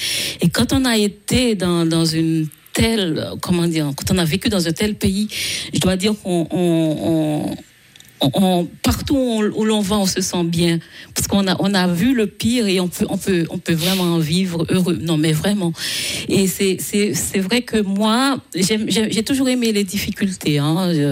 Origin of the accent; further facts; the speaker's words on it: Haiti; Oui, c'est vrai que j'ai grandi en Haïti et j'en suis très fière.